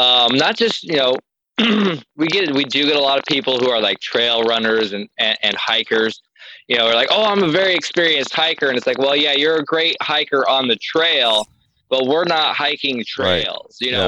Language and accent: English; Colorado, United States; I was raised in the Colorado Rockies in the 80s when my dad had the gold mine. I was 7 years old.